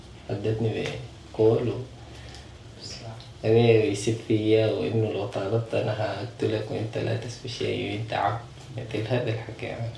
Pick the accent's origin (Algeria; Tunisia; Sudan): Sudan; Darfur; moved away; also born or lived in Gezira; رحلنا من دارفور من 2003